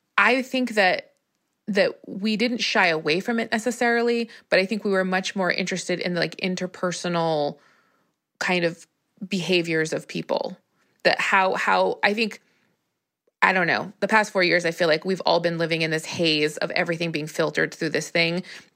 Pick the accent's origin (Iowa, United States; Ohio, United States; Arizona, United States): Arizona, United States; I am from Arizona